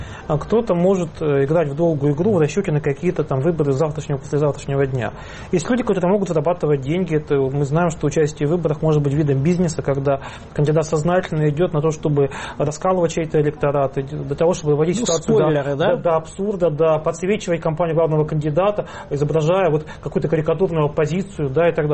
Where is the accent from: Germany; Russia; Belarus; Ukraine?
Russia; Moscow; Мы здесь живем, мы москвичи.